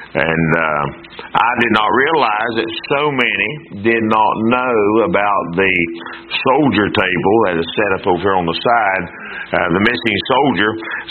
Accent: United States; and then I'm glad and thankful that I'm an American.

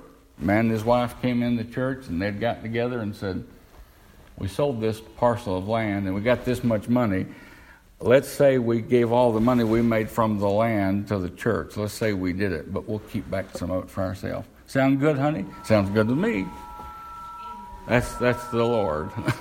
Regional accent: Tennessee, United States; now in Ohio, United States; Listen, I know what hills are. I came from East Tennessee. Hills, there ain't no hills up here.

